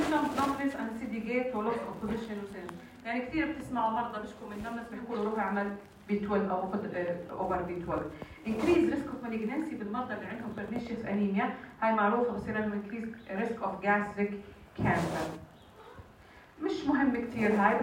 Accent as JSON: {"language": "Arabic", "country": "Jordan", "said": "زي الترند اللي صار عندنا بالاردن قبل تقريبا 10 سنين"}